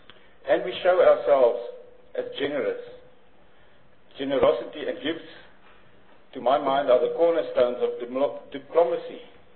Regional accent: Limpopo, South Africa; I'm from the Mpopo province, and Mr. Chair, I will happily represent my department there.

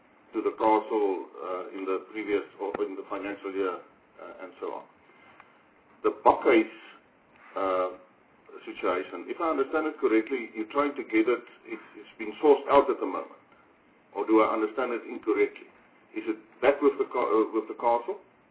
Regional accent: North West, South Africa; And I know in my area, I'm from the Northwest.

